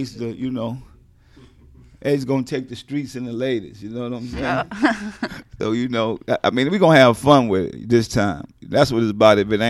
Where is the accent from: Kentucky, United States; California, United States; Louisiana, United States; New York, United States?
Louisiana, United States; New Orleans; He just thought, I'm from New Orleans.